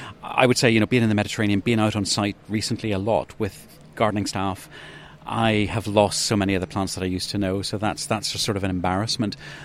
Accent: Ireland; accent: Irish; I come from Ireland and I sound as though I come from Ireland

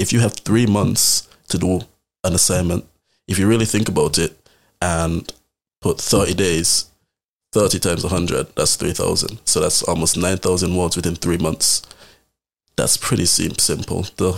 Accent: British Virgin Islands; So right now I live in New Tenerife, but originally I'm from the Caribbean, British Virgin Islands to be specific.

